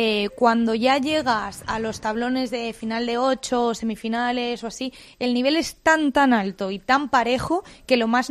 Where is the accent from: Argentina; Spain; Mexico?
Spain; soy española